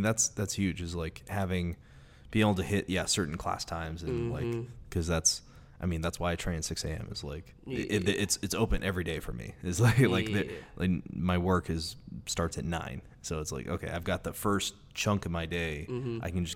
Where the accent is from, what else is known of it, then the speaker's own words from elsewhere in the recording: California, United States; when I go back, I'm from the Bay Area.